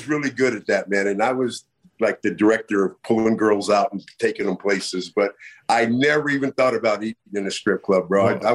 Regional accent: California, United States; Hey, I'm from the Bay Area, you know, man.

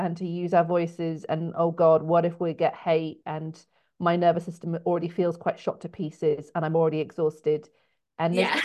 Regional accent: England, United Kingdom; accent: English; I really thought, oh, my English accent might be kind of cute and they might like it

